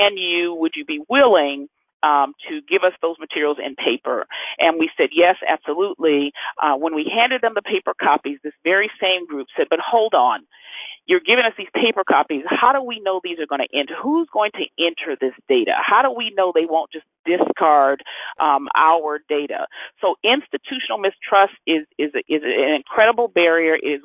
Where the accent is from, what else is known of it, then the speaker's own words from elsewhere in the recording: New York, United States; I'm sorry, I'm from New York, and oftentimes we'll start getting going really fast, so I'll try to slow down.